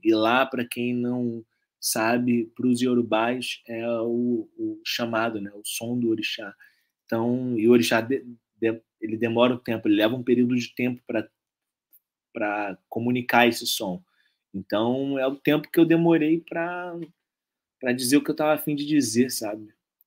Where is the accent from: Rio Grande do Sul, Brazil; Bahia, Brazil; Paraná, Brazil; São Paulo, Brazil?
Bahia, Brazil; Salvador; born there; aqui em Salvador, que é a cidade onde eu nasci